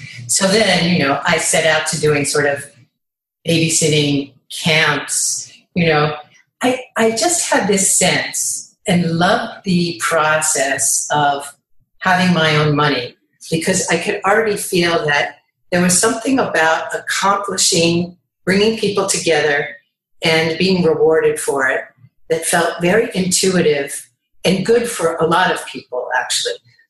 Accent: Pittsburgh, Pennsylvania, United States; I grew up in Pittsburgh and we had a very vibrant neighborhood

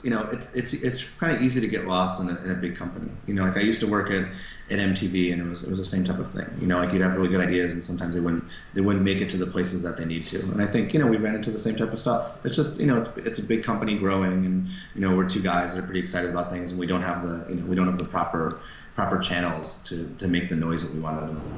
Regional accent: East Coast, United States; now in US West; It's just, you know, we're born and raised in the East Coast, and no one was super excited to move out west.

